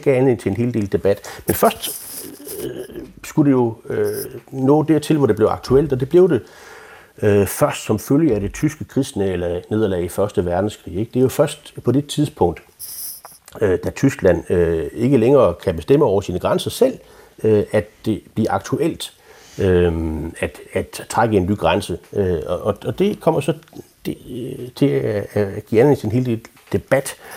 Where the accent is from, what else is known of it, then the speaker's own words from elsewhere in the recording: Sønderborg, Region of Southern Denmark, Denmark; now in Tønder, Denmark; Ja, det gør jeg faktisk. Jeg kommer fra Sønderborg. Jeg bor i Tønder.